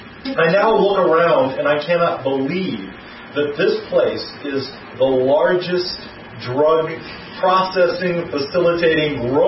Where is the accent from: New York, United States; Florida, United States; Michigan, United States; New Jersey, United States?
New York, United States; Brooklyn; When I came here for the first time back in 1982, I came from Brooklyn, New York, okay?